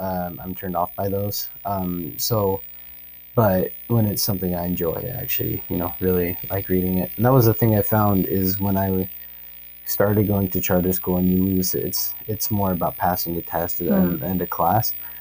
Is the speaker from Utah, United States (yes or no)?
yes; Utah, United States; a lot of my friends growing up in Utah, where everyone's a member of the Church of Jesus Christ of Latter-day Saints, you know.